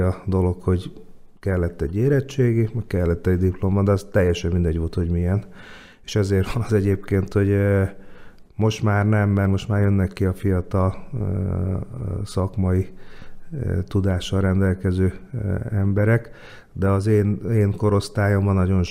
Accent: Kecskemét, Bács-Kiskun, Hungary; now in Budapest, Hungary; először ugye kecskeméti vagyok a Kecskeméti Sportklubnak

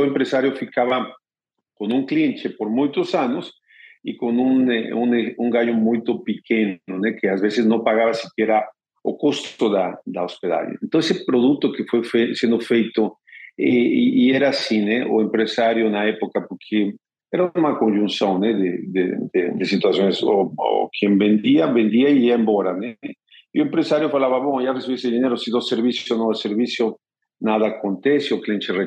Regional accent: Mexico; Portuguese is a second language; E eu sou mexicano, né?

